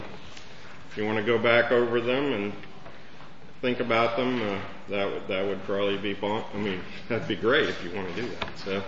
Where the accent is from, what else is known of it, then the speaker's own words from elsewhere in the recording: Virginia, United States; And in Virginia, I grew up in Virginia on a farm in Virginia. And went to college at Virginia Tech and studied animal science.